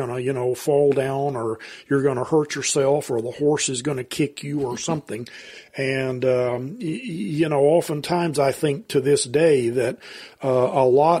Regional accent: Shreveport, Louisiana, United States; In North Louisiana. My parents lived in Shreveport, and I grew up in Shreveport.

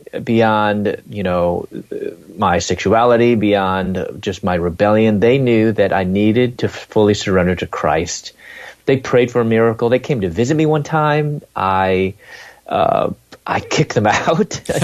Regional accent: Chicago, Illinois, United States; also born or lived in Louisville, Kentucky; We're from Chicago. I moved to Louisville, Kentucky to pursue my doctorate in dentistry

